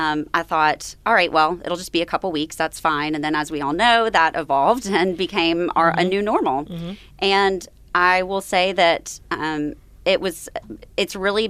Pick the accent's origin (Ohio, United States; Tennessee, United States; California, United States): Tennessee, United States; Memphis; So, as I mentioned earlier, I grew up here in Memphis and started my career journey at Le Bonheur Children's Hospital